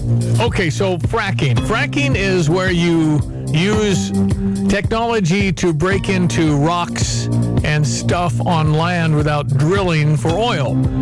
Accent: Illinois, United States; I said, I'm from Illinois.

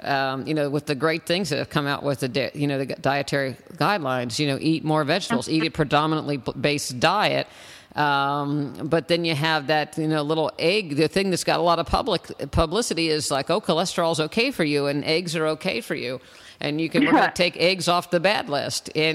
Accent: West Virginia, United States; I grew up in West Virginia. I've seen my fair share of snowballs.

